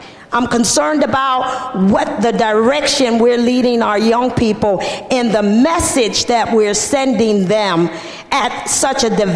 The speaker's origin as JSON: {"language": "English", "region": "Washington", "country": "United States", "said": "We come from Kitsap County."}